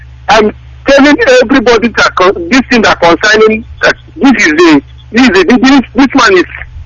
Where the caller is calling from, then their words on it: Thailand; I am calling from Thailand.